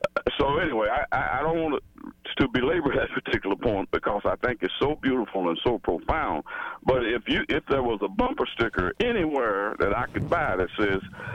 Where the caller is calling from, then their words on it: Shawnee, Kansas, United States; And I'm calling from Shawnee, Kansas.